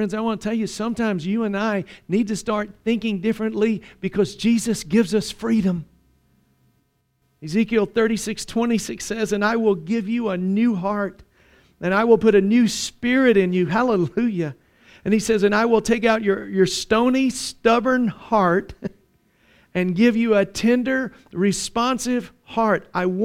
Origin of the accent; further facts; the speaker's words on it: Mississippi, United States; You know, where I grew up in Mississippi, some of you could not tell that I was born in the South.